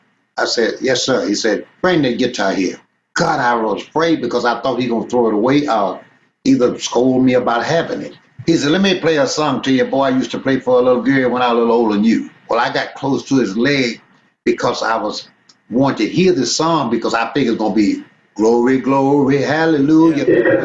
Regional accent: Louisiana, United States; moved away; Oh, yeah. I left my hometown in 1947, went to Pine Bluff, Arkansas.

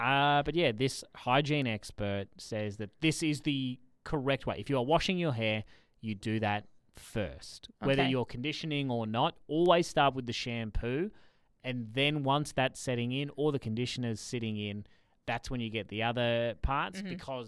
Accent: Frankston, Victoria, Australia; Wednesday nights when I was a teenager growing up near Frankston

